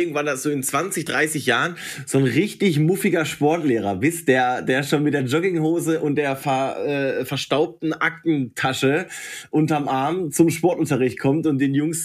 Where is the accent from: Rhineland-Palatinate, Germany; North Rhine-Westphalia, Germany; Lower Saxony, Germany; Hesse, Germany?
North Rhine-Westphalia, Germany; ich bin ja im Pott aufgewachsen, da sagen dir die Leute auf die Schnauze zu, was sie von dir denken